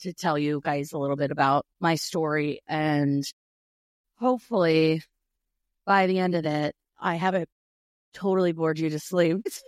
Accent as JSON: {"language": "English", "town": "Austin", "region": "Texas", "country": "United States", "tie": "born there", "said": "I was born in Austin, Texas, and my parents are both from Chicago."}